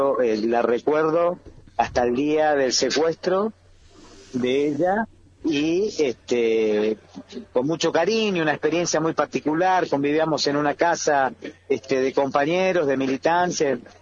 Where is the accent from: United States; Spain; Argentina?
Argentina; Resistencia, Chaco; la vida familiar se desarrolló toda en el Chaco, así que como que yo soy el único